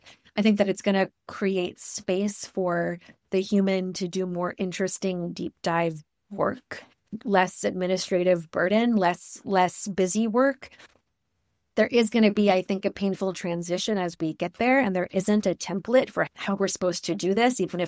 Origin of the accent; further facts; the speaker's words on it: Richmond, Virginia, United States; moved away as an adult; I'm from Virginia, Richmond, Virginia.